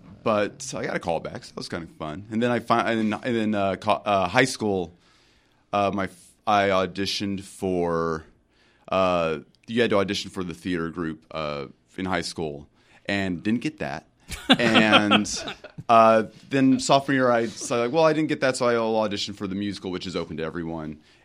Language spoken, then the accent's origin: English; Brownwood, Texas, United States; I come from Brownwood, Texas, which is about 2 hours away from here. It's a population of about 20,000.